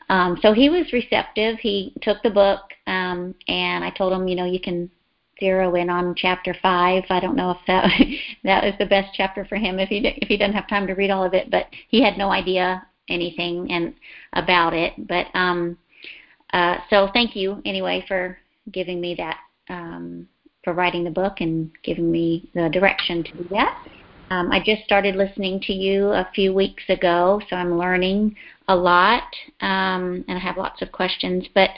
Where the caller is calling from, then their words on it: Texas, United States; First of all, I'm calling from Texas.